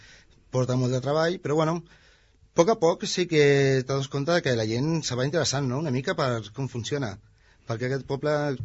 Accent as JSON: {"language": "Catalan", "town": "Ripollet", "region": "Catalonia", "country": "Spain", "said": "jo que sóc de Ripollet en canvi, no"}